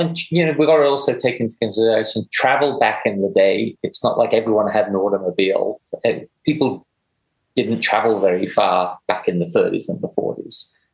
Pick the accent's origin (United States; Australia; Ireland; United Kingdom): United Kingdom; Coventry, West Midlands; So I grew up in England in a place called Coventry, which is probably about 60 miles from Oxford.